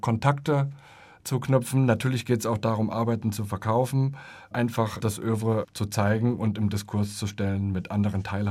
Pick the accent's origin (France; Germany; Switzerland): Germany; Frankfurt, Hesse; am kulturellen Geschehen in Frankfurt, meiner Heimatstadt, teilzunehmen.